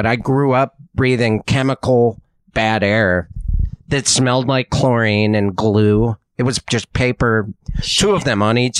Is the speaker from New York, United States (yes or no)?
no; Missoula, Montana, United States; Growing up in Missoula, there was two paper mills. That used to be what the industry in Missoula was.